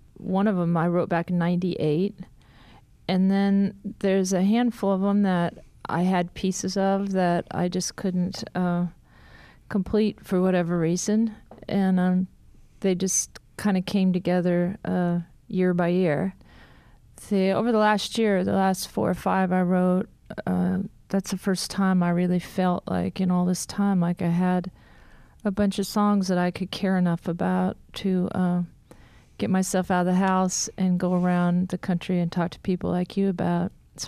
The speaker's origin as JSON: {"language": "English", "region": "California", "country": "United States", "tie": "born or raised there", "said": "parents were, you know, in their 50s when they moved to California. So I very much have, even though I grew up in the West, which I you know, have no complaints about."}